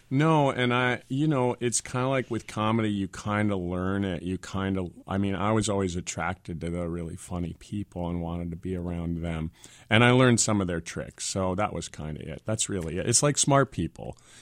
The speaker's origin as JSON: {"language": "English", "region": "Wisconsin", "country": "United States", "tie": "born or raised there", "said": "And it was pretty Spartan back there in Wisconsin, some of the programming."}